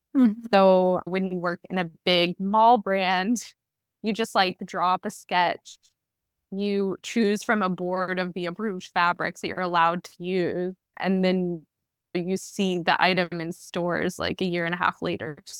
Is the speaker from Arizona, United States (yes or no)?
no; Raleigh, North Carolina, United States; And then in 2017, I decided to move back to Raleigh. I'm from Raleigh.